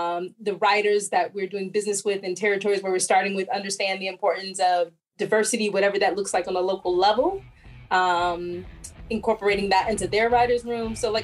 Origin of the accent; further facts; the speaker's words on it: Illinois, United States; I grew up in Chicago area. So I'm a Midwest girl, grew up outside Chicago, you know, went to school in Illinois.